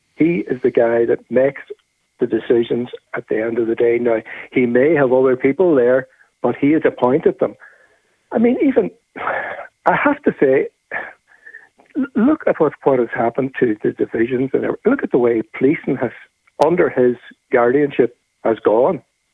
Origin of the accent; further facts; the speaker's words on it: Buncrana, County Donegal, Ireland; When you start putting something that happens in my hometown, Buncrana, and you send it to somebody in Galway who hasn't got a clue.